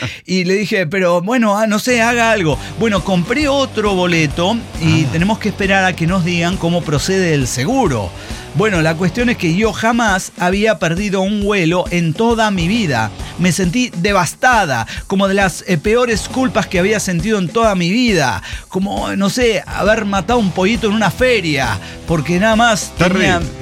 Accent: Tijuana, Baja California, Mexico; born there; nosotros porque nacimos en Tijuana

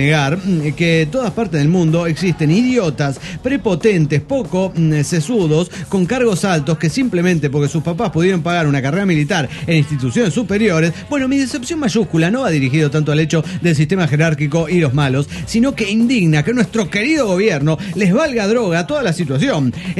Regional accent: Santa Rosa, La Pampa, Argentina; now in Córdoba, Argentina; Yo soy pampiano. Y Córdoba Capital, donde vivo ya hace 5 años y estudio. A causa de mis repetidos viajes desde Santa Rosa

